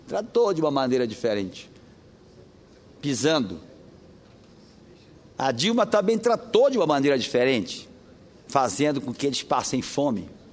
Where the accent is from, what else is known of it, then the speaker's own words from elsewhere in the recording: Pará, Brazil; Você, lá do interior do Pará, da minha cidade natal, do Marajó, de Soure, de Salvaterra